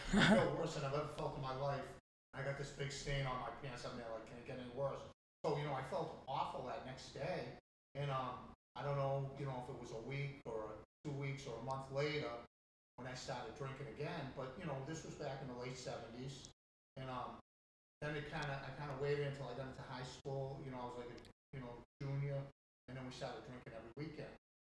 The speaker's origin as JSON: {"language": "English", "region": "Massachusetts", "country": "United States", "said": "So, like I said, I'm from Massachusetts. The first time I drank, I was 14 years old."}